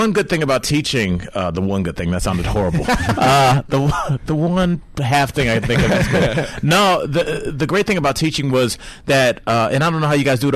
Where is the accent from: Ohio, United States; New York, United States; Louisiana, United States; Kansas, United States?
Ohio, United States; Cleveland; I grew up in Cleveland, Ohio.